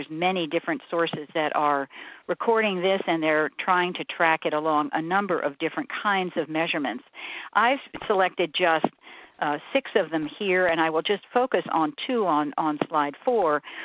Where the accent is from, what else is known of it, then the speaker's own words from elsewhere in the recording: the North, United States; As a Northerner going down to Duke and riding on buses and having to suddenly shift to white-only waiting rooms